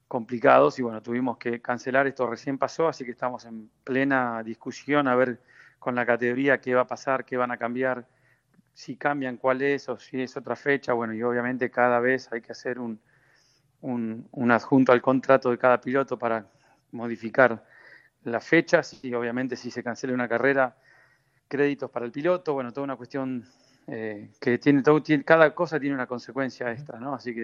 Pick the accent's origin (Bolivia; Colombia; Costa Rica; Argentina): Argentina; Como argentino y como fierrero, te imaginas que me encantaría poder tener un equipo en Argentina alguna vez o volver al país